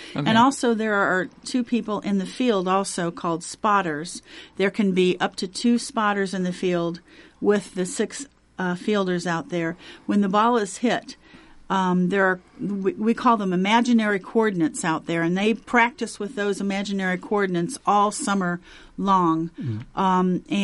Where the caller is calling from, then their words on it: Indianapolis, Indiana, United States; Right, I'm coming from Indianapolis.